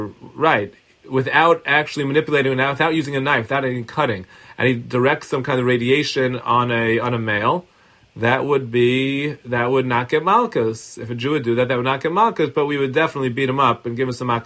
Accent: Brooklyn, New York, United States; I think when I grew up in Brooklyn, who was missing part of his nose.

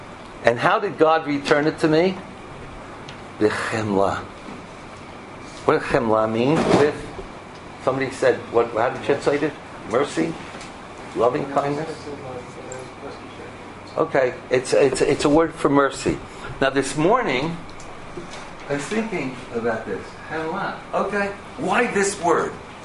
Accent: Calgary, Alberta, Canada; when I was a kid growing up in Calgary, we spent months and months getting ready for Princess Elizabeth's coronation.

